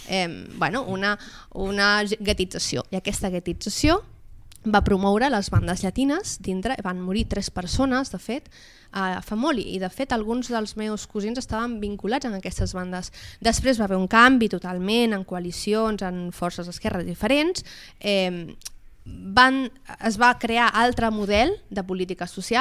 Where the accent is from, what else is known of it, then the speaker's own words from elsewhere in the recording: Caldes de Montbui, Catalonia, Spain; Jo vaig criar-me a Caldes de Montbui